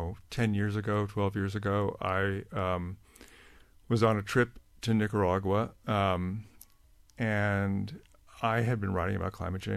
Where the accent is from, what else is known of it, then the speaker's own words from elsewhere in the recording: California, United States; You know, I grew up in California. I remember the smog in California.